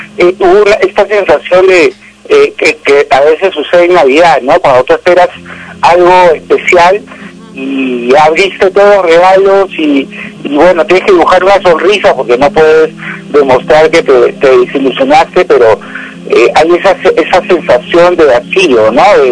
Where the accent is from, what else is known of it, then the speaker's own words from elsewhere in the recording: Peru; tratemos como peruanos siempre de dar la mano a otro peruano.